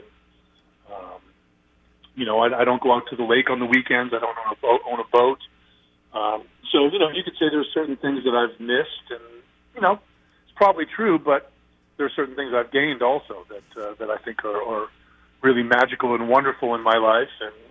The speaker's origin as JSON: {"language": "English", "region": "Maine", "country": "United States", "tie": "born or raised there", "said": "You know, I grew up on the water. I grew up fishing up in Maine with my dad."}